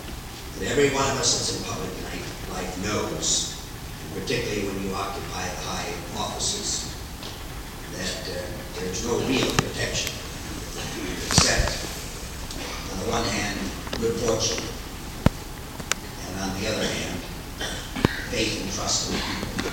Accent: United States; As an American, I feel terribly upset about this

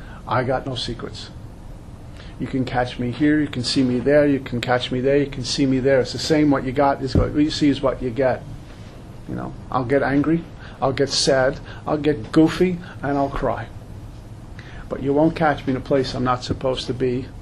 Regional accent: Brooklyn, New York, United States; I'm a punk from Brooklyn, punk kid from Brooklyn. I was a nice kid growing up.

